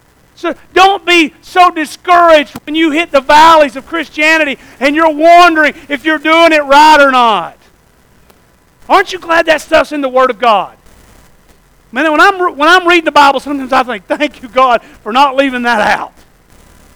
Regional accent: Tennessee, United States; we used to have bottle rocket wars growing up in Polk County, Tennessee.

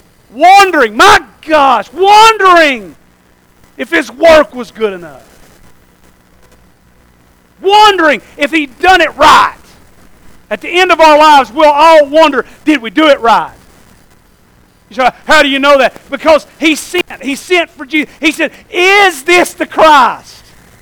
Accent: Tennessee, United States; we used to have bottle rocket wars growing up in Polk County, Tennessee.

